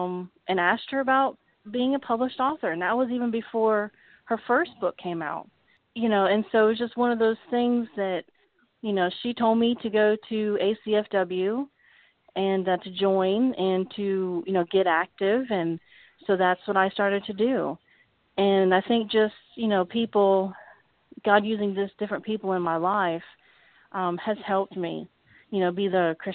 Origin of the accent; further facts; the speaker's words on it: United States; it's kind of strange being, you know, growing up in America and not really having a Bible, you know, until you're a teenager.